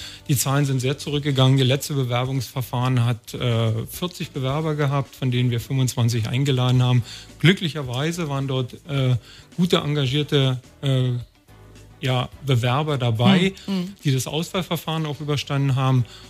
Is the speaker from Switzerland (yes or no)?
no; Potsdam, Brandenburg, Germany; born there; Ich bin aber, wie gesagt, gebürtiger Potsdamer, Babelsberger sogar, im Grenzgebiet gewohnt.